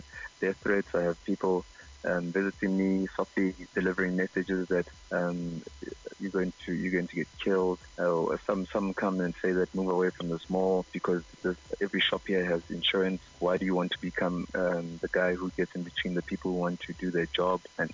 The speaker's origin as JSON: {"language": "English", "town": "Soweto", "region": "Gauteng", "country": "South Africa", "tie": "born or raised there", "said": "I was born in Soweto. I was raised in Soweto. I went to school at, I matriculated at St. David's Mary Fernanda."}